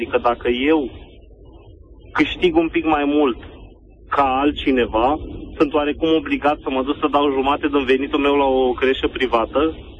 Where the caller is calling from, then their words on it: Târgoviște, Dâmbovița, Romania; Din Târgoviște.